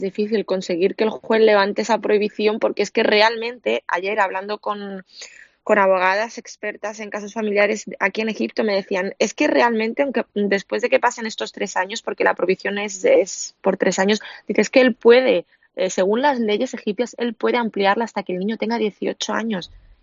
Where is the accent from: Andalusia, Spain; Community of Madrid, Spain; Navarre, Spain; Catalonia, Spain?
Catalonia, Spain; Lleida; moved away as an adult; now in Egypt; yo me casé en Lérida, yo soy de Lérida.